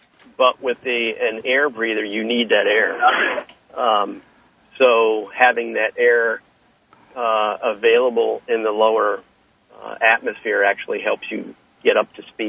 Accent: Maine, United States; and I say that because I'm from Maine

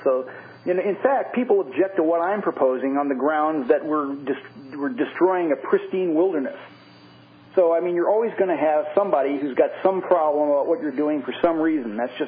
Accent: Missouri, United States; I'm from Missouri, so you'll have to show me that it works.

